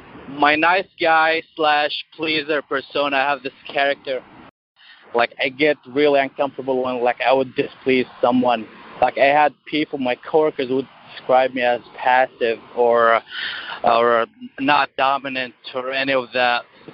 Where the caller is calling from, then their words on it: Minnesota, United States; I am calling from Minnesota.